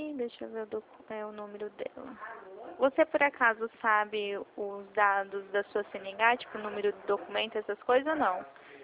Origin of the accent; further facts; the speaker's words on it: Presidente Prudente, São Paulo, Brazil; Eu também sou daqui, de Presidente Prudente. Presidente Prudente. Nascida e vivida.